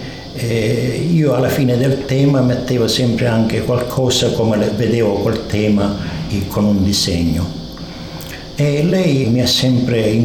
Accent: Francavilla, Calabria, Italy; perché non potevo certo viaggiare dal mio paese per raggiungere ogni giorno Reggio Calabria. Non solo c'era la parte da Francavilla per arrivare a Messina con l'autobus

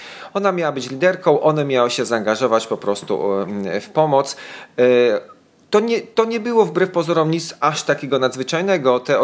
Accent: Przemyśl, Subcarpathian Voivodeship, Poland; w Przemyślu, bo to jest moje rodzinne miasto

